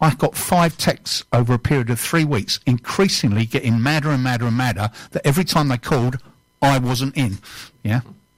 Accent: Bury, North West England, United Kingdom; born there; I was born in Bury.

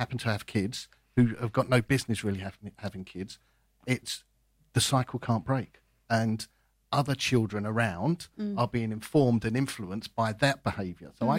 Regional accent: London, United Kingdom; I'm from London.

